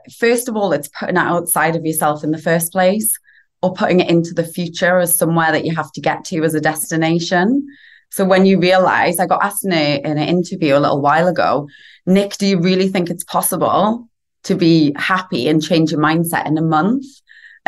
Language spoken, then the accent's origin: English; Newcastle, North East England, United Kingdom; accent: northern; now in Los Angeles, United States; I'm from a place called Newcastle, which is in the north of England, next to Scotland. But I live in Angeles now. So I've been here for 9 years.